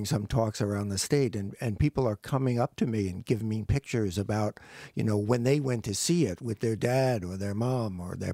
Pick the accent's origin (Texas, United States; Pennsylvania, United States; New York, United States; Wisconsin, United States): New York, United States; I grew up in New York and we were, you know, did swimming in the ocean all the time.